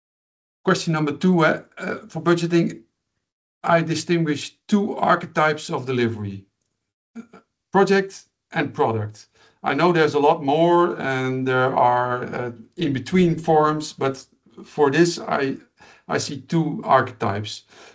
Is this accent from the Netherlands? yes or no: yes; Netherlands; from the Netherlands.